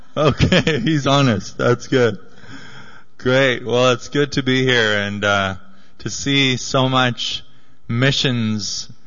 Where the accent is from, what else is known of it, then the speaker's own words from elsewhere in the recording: Zambia; born there; I was born in Zambia, Africa, so the summer is my favorite season